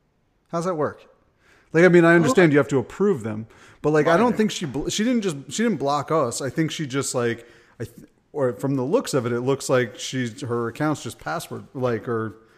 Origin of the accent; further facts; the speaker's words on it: Vermont, United States; got 1,200 votes in the state of Vermont, where my home state